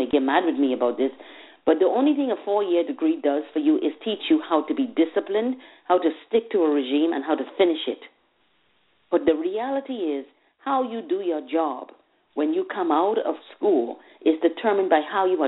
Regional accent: Bahamas; now in United States; I come from the Bahamas. So in the Bahamas, we were not on a money thing. We were on a class thing.

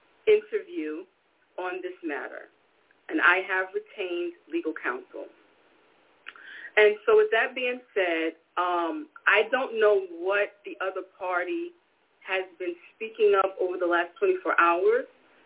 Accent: Brooklyn, New York, United States; I am from Brooklyn, New York

